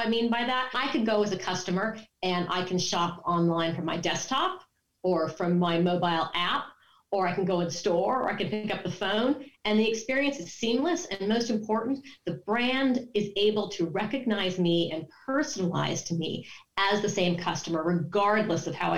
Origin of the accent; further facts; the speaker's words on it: California, United States; now in United Kingdom; And contrary to my accent, I'm a displaced Californian who's been living outside of London for the best part of 20 years.